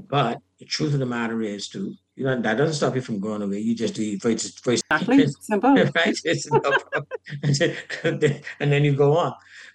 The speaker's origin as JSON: {"language": "English", "region": "Grand Bahama", "country": "Bahamas", "lives_now": "New Providence, Bahamas", "said": "I stayed at the College of Bahamas dorms when I came from Grand Bahama to go to the College of Bahamas."}